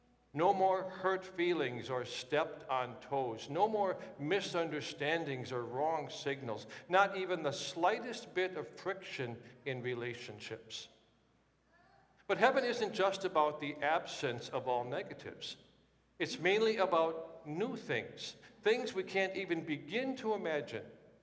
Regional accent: Watertown, Wisconsin, United States; Growing up in Watertown, Wisconsin, ice skating at Washington Park

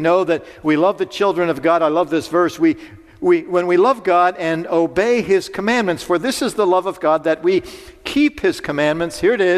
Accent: Pittsburgh, Pennsylvania, United States; but on our street where I grew up in Pittsburgh, there were kids that were younger than me

